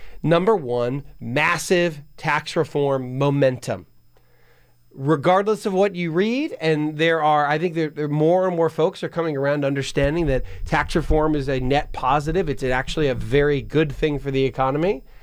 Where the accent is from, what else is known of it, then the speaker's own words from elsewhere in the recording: Pennsylvania, United States; my home state of Pennsylvania, and my alma mater state, North Carolina, Tar Heel country.